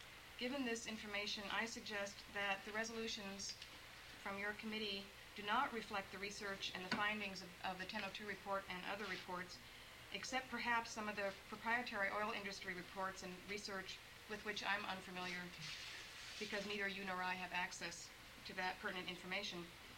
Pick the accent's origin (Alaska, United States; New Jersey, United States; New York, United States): Alaska, United States; Fairbanks; I am a representative from the Arctic Audubon chapter, which is the Fairbanks chapter of the National Audubon Society. And I'm from Fairbanks.